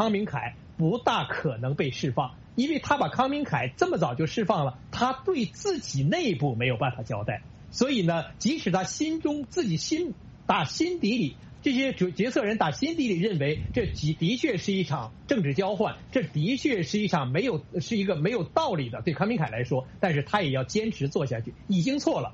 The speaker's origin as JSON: {"language": "Chinese", "region": "Shanghai", "country": "China", "moved": "yes", "said": "比如说我这个出来这么多年以后只回过一次上海"}